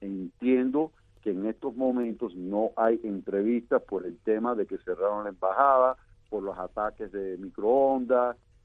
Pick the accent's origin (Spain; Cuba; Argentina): Cuba